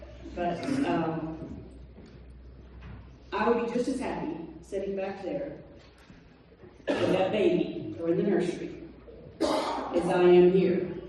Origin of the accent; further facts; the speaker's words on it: Texas, United States; It's great to be in Arkansas. I never dreamed I'd live in Arkansas. I'm a Texan.